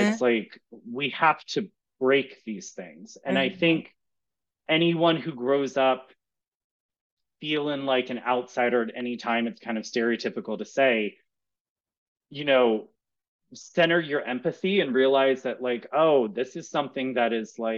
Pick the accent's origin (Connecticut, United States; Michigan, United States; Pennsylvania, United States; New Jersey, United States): New Jersey, United States; Camden; also born or lived in Baltimore; I grew up in Camden and Baltimore.